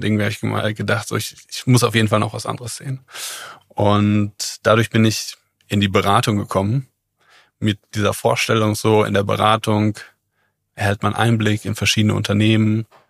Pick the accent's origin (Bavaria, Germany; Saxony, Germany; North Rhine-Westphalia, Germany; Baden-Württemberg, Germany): North Rhine-Westphalia, Germany; Ich bin aufgewachsen in einer sehr ländlichen Region im Sauerland, auf einem, ja, in einem kleineren Dorf. Ja, bin dort zur Schule gegangen.